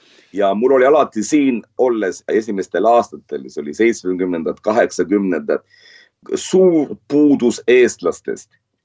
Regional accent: Tallinn, Harju County, Estonia; now in Israel; ma kasvasin Eesti lasteaias Laulupeo tänaval. Õppisin Saksa gümnaasiumis, pärast suubusin Tallinna Georg Otsa nimelesse muusikakooli. Kogu mu elu oli ümbritsetud ainult eestlastega, eesti kultuuriga.

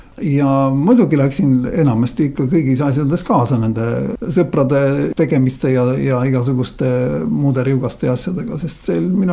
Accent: Saare County, Estonia; minu vanemad olid kristlased. Ma olen pärit Saaremaalt ja siis mõlemad vanemad olid kristlased

